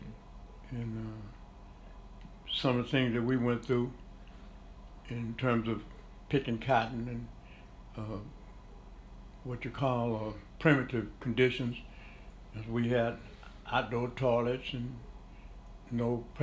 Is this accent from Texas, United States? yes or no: yes; Texas, United States; I was born in Navarro County, Carson County, Texas, on August 14, 1930. My mother had twin boys. And we grew up in Carson County, went to school there.